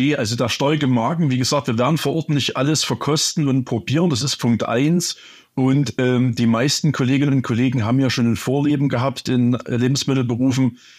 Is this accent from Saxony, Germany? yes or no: yes; Oberwiesenthal, Saxony, Germany; Ich komme aus dem Erzgebirgskreis und wohne und lebe seit 41 Jahren in Oberwiesenthal.